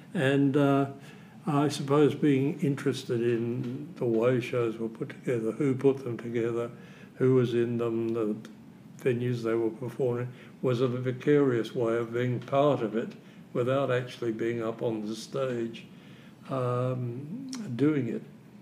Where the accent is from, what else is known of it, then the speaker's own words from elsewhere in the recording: Melbourne, Victoria, Australia; also born or lived in London; But I grew up in Melbourne.